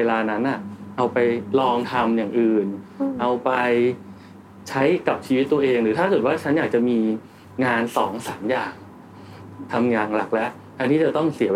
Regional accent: Chonburi, Thailand; moved away; also born or lived in Bangkok; พี่บ้านพี่อยู่ชลบุรีก็เข้ามาเรียนพออยู่จุฬาแล้วประมาณสักปี2ก็มาอยู่คอนโดใกล้ๆแล้ว

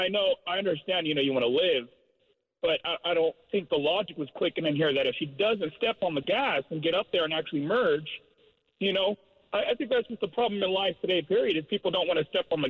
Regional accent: California, United States; now in Washington, United States; I'm from California.

